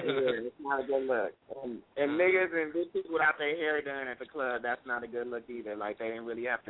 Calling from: Burbank, California, United States; I'm calling from Burbank.

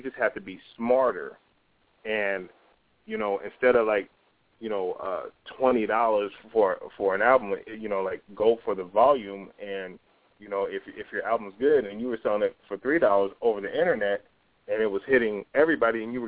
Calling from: Las Vegas, Nevada, United States; I'm calling from Las Vegas, Nevada, the entertainment capital of the world.

